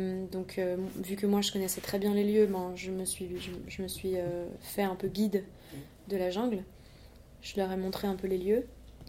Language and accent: French; Switzerland; moi ça m'arrivera jamais parce que moi je suis suisse